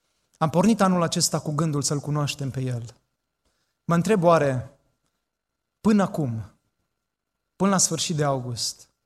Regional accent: Romania; moved away; Noi suntem români.

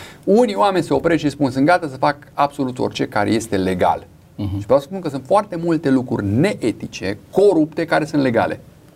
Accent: Romania; ca români

